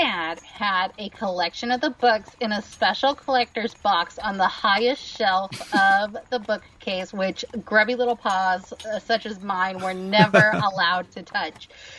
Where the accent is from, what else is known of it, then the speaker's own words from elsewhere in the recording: Florida, United States; So I am a homesteader from Florida.